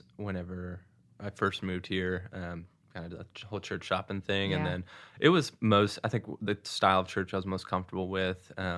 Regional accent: Seattle, Washington, United States; also born or lived in St. Louis, Missouri; So I grew up in Seattle, but then moved to St. Louis and then have been at school at University of Missouri.

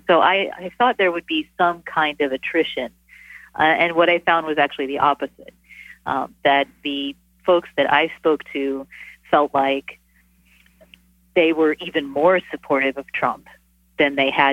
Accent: Texas, United States; So I grew up a Methodist in North Texas, where the story is set, and I converted to Catholicism later on when I was in divinity school, actually.

